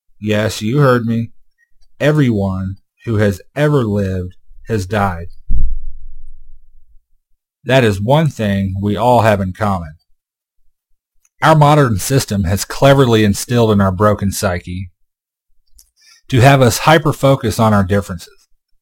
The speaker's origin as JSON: {"language": "English", "town": "Casper", "region": "Wyoming", "country": "United States", "tie": "born there", "also_born_or_lived": "Montana", "said": "I was born in Casper, Wyoming in the summer of 1977 to my mother Rowena and my father David. Most of my early years were spent exploring the mountain states with my quasi-hippie parents"}